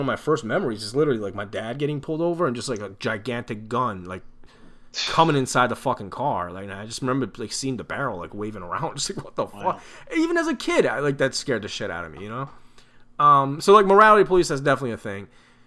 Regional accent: Tehran, Tehran Province, Iran; Yeah, I'm from Tehran.

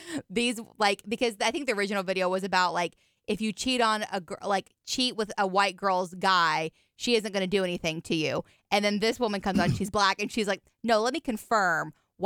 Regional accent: New Washington, Indiana, United States; I'm from New Washington, Indiana.

